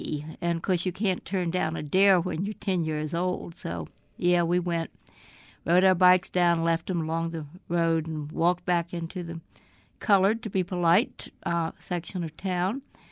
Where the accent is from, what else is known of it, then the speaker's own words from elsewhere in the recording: the South, United States; Of course I'm proud of being a Southerner.